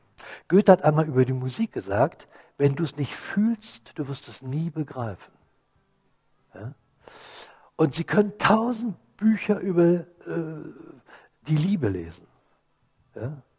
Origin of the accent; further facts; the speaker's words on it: Berlin, Germany; sind wir nach Berlin gefahren, meiner Heimatort.